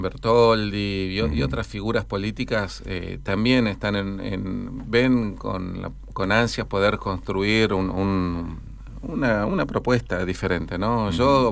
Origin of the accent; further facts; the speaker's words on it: Neuquén, Argentina; Soy de la provincia del Neuquén. Amo el federalismo, pero defender a mi Neuquén.